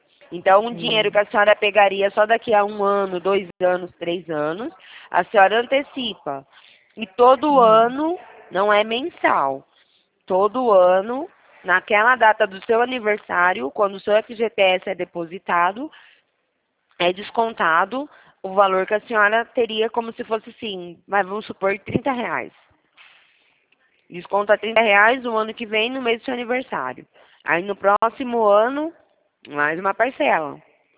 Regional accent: São Carlos, São Paulo, Brazil; Eu sou aqui da cidade de São Carlos

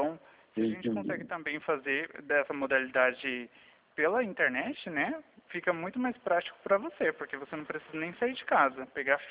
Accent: Sorocaba, São Paulo, Brazil; Não, eu sou de Sorocaba, tá?

